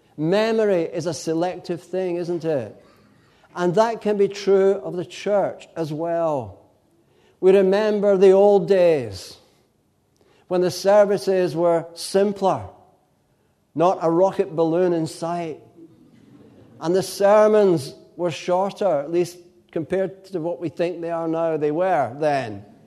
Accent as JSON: {"language": "English", "town": "Glasgow", "region": "Scotland", "country": "United Kingdom", "tie": "born or raised there", "said": "But I was brought up in Glasgow."}